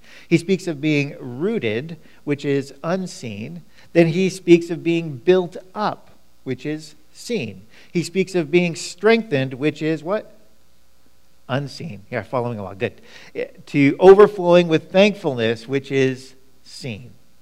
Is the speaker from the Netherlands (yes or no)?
no; Ottawa, Ontario, Canada; when I growing up in Ottawa and I worked in downtown Ottawa